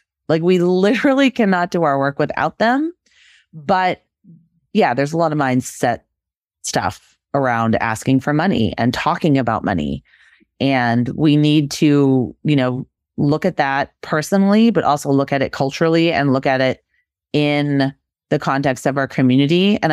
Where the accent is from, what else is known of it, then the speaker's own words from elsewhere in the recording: Massachusetts, United States; I grew up in Massachusetts, very Yankee, very Puritan.